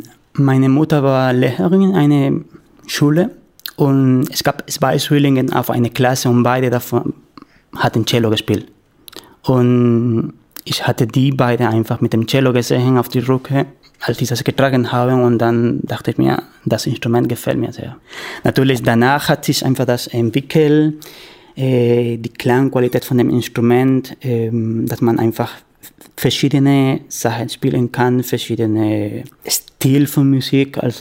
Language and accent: German; Venezuela; German is a second language; now in Cologne, Germany; ich komme aus Venezuela, ich bin Cellist und bin 31 Jahre alt.